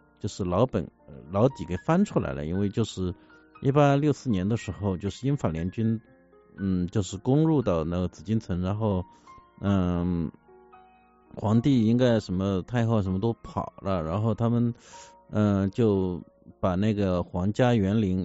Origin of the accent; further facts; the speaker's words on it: China; 那我们作为中国人，我们就不想捐款